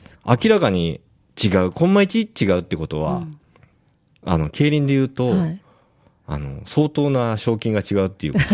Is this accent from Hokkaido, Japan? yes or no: no; Chiba, Japan; 千葉市内ですね。